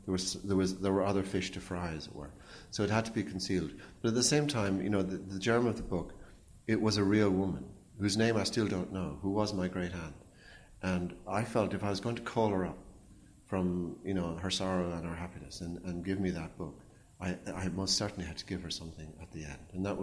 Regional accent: Ireland; speaking as an Irishman

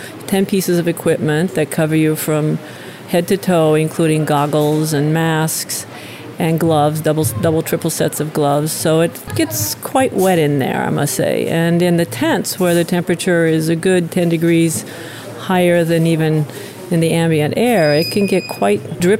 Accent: Brazil; I have a bit of advantage since I grew up in Brazil

